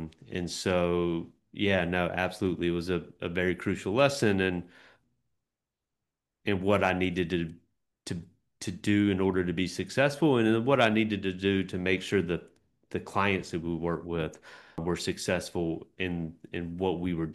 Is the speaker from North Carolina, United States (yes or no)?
yes; North Carolina, United States; also born or lived in Charleston, South Carolina; I lived in Charleston, South Carolina. I've lived in the mountains, and obviously I grew up in East North Carolina.